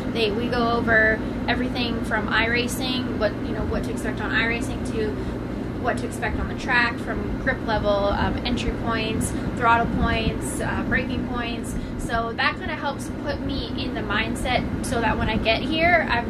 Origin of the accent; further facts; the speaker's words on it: Canada; moved away as an adult; now in Charlotte, United States; I moved to Charlotte 6 years ago. I'm Canadian, so I'm here on an athlete visa